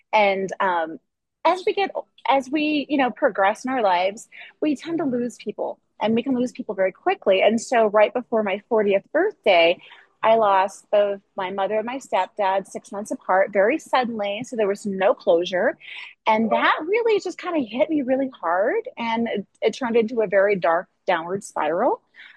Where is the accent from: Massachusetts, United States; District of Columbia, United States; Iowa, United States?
Iowa, United States; Des Moines; Well, I am originally from Des Moines, Iowa. If we want to go that far back, I'm originally from Des Moines, Iowa. So, and I grew up in a very dysfunctional family